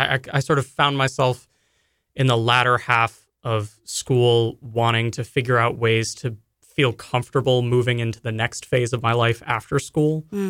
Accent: Natick, Massachusetts, United States; I'm from Natick, Massachusetts.

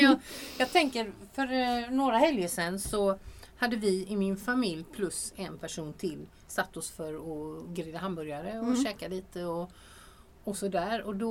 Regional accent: Halland County, Sweden; Jag är barnsligt förtjust i Halland.

